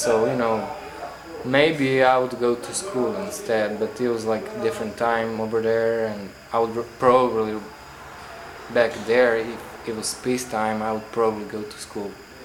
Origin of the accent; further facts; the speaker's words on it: Rijeka, Primorje-Gorski Kotar County, Croatia; My hometown, it's placed on very, very top of the Adriatic Sea and eastern coast that belongs to Croatia. It's a big port.